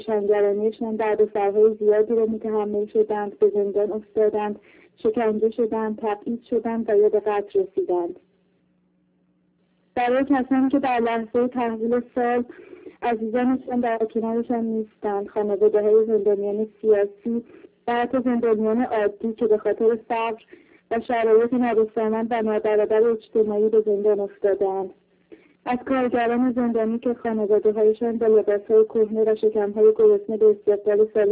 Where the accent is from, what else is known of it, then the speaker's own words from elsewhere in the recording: Iran; من به عنوان یک ایرانی، به عنوان کسی که قرنها قرن پیش در کشورش اولین منشور حقوق بشر نوشته شده